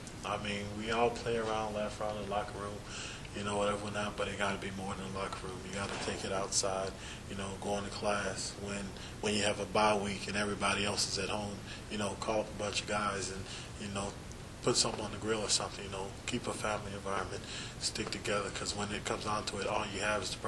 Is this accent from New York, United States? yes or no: no; Texas, United States; Like, I'm from Texas, and he was like, you from Texas, and you don't listen to country music?